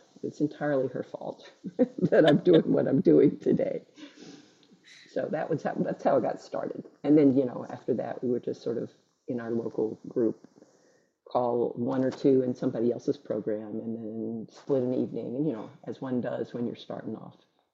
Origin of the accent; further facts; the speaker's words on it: Atlanta, Georgia, United States; moved away as an adult; Yeah, I grew up in Atlanta.